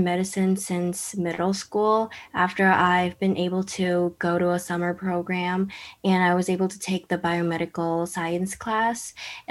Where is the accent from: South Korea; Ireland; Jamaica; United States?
South Korea; from Emma Alert School, and I'm a junior here, and I'm from South Korea.